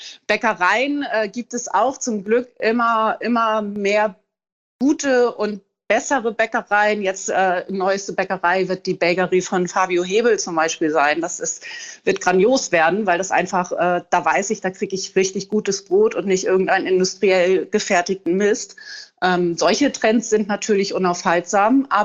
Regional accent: Hamburg, Germany; moved away as an adult; now in Portugal; aus Hamburg tatsächlich weggegangen, weil Hamburg eigentlich meine Heimatstadt ist und ich die Stadt auch sehr, sehr liebe.

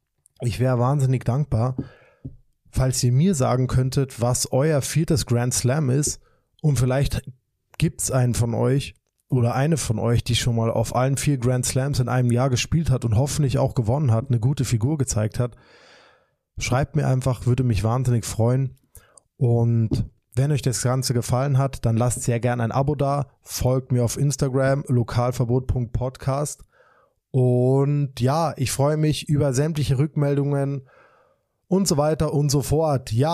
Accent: Munich, Bavaria, Germany; für mich als Münchner, was heißt als Münchner, als Bayou-Ware

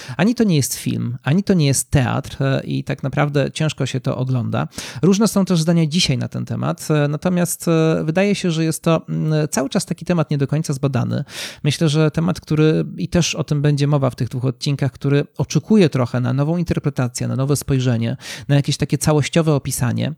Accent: Nowy Sącz, Lesser Poland, Poland; Zazwyczaj nadaje albo z Warszawy, albo z mojego rodzinnego miasta, czyli z Nowego Sącza. A Nowy Sącz, czyli miasto na południu Polski

